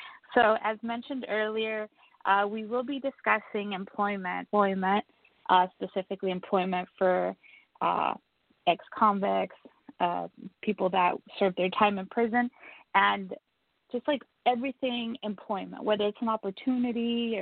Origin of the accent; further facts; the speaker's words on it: Laredo, Texas, United States; I'm from Laredo, Texas. I don't know if you're familiar with that.